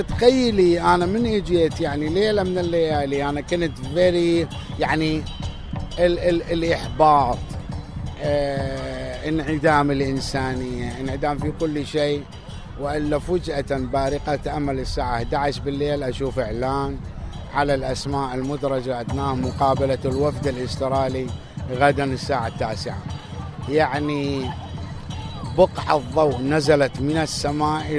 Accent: Iraq; also born or lived in Saudi Arabia; now in Australia; انا من طلعت من العراق طلعت وراء حرب الخليج

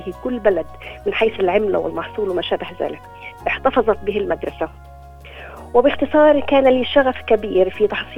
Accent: Gaza, Gaza Strip, Palestine; ولدت ونشأت في غزة فلسطين لأبوين من أصل فلسطيني هاجروا من يافا إلى غزة عام 48، من عائلة متوسطة الحال لكن يغمرها الكثير من الحب.

